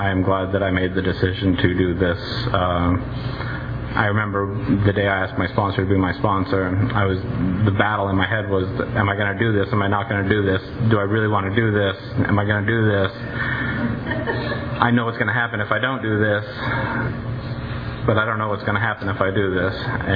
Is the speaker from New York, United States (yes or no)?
no; Porterville, California, United States; I grew up in Porterville, so I know this area somewhat well.